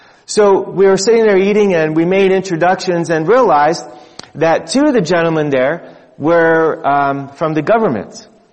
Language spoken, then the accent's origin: English; United States; we're Americans, or I'm very American.